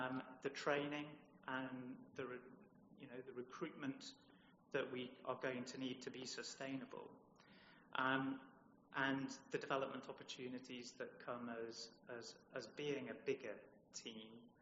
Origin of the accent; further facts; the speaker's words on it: North East England, United Kingdom; now in Suffolk, United Kingdom; I'm an incomer to Suffolk. I'm a Geordie, but I've been in Suffolk since 1990, when I joined Ipswich Hospital